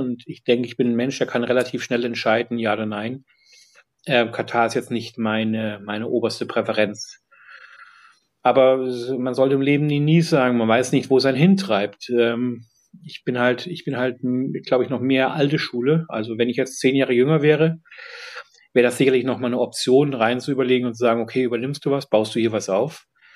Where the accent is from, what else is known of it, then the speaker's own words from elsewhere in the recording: Fulda, Hesse, Germany; also born or lived in Munich; now in London, United Kingdom; Was ich in Fulda, wo ich herkomme, beziehungsweise auch in München immer erlebt habe